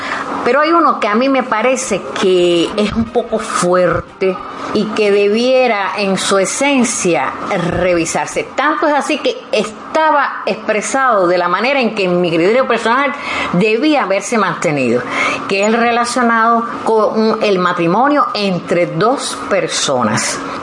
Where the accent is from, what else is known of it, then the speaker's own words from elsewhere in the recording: Cuba; Pero en mi país, mi Cuba, este que yo he visto, este terruño